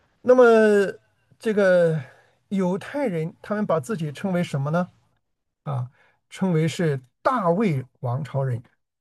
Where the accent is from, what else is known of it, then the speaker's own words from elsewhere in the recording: China; 我们说自己是汉人，对吧？那么我们建立的这个中国城啊。